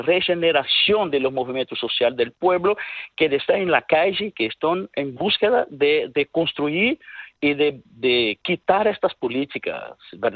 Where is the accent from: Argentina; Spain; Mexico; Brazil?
Brazil; Spanish is a second language; la interrupción de la democracia brasileña es resultado de una broma que pasó en mi país